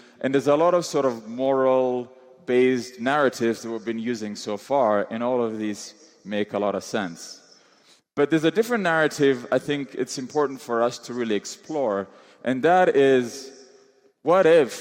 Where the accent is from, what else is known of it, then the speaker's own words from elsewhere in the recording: Kenya; also born or lived in Ethiopia / Tanzania / Nigeria; I'm from Ethiopia, grew up in Kenya and Tanzania, lived in Nigeria.